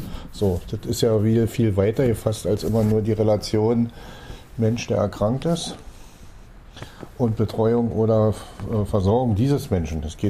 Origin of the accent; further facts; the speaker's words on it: East Germany, Germany; ich komme ja aus der DDR